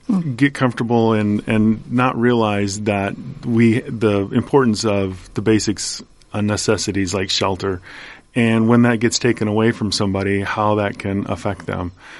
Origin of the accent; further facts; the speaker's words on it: Ames, Iowa, United States; Well, I grew up here in Ames, so I have a strong connection to this community